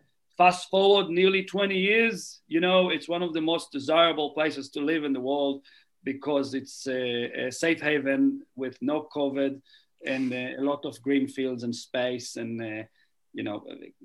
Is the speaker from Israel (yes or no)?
yes; Israel; English is a second language; moved away as an adult; now in New Zealand; And at some point, they moved to Israel. So I was born and raised in Israel. And in the early 2000s, my girlfriend back then and I went to travel in New Zealand.